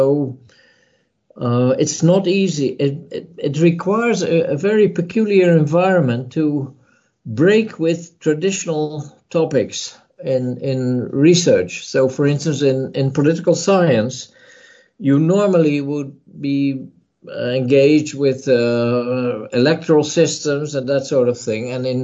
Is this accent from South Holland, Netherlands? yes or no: yes; Dordrecht, South Holland, Netherlands; I'm from Holland. I was born in Dordrecht and I studied in Leiden.